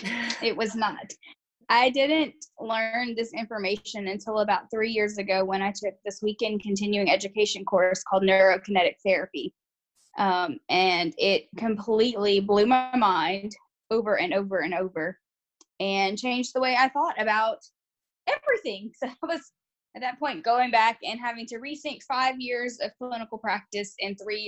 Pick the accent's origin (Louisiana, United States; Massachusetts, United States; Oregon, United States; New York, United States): Louisiana, United States; Lafayette; now in Texas, United States; I am a Cajun girl from Lafayette, Louisiana, that has found myself in Texas for round two. I've lived all over the South for most of my life